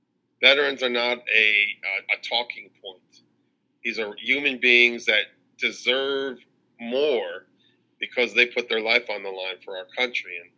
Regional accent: New York City, New York, United States; And I'm in New York. I grew up in New York City, so I haven't been a fan of Donald Trump for a long time.

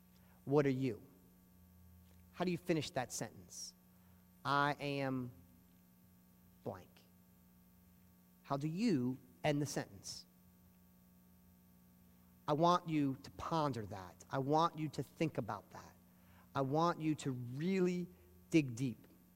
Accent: United States; I'm a father of three vivacious boys and one little princess. I am an American. I am a man.

